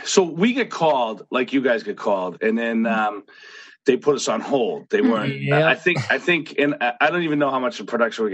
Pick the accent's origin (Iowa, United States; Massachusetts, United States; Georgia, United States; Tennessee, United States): Massachusetts, United States; Boston; I grew up in Boston, so I know what to say, what not to say.